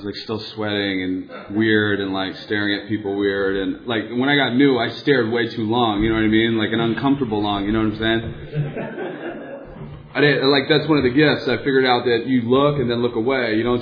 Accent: San Diego, California, United States; also born or lived in Encinitas / San Luis Obispo; Born and raised in San Diego. Not too far from here. Encinitas is where I did a lot of my weird stuff. And San Luis Obispo is where I ended the weird stuff.

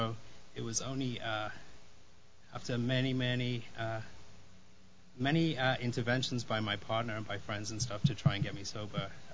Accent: Wales, United Kingdom; moved away as an adult; now in Las Vegas, United States; And technically, I'm not from Las Vegas. I moved here on a slight geographical location move about 10 years ago from the UK, from Wales.

